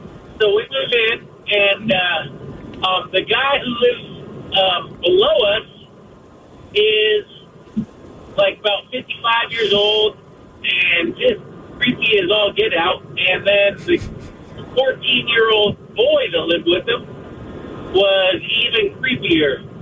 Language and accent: English; Centralia, Washington, United States; now in Denver, United States; So I'm from Centralia, but I moved to Denver, Colorado about 15, 20 years ago with a girl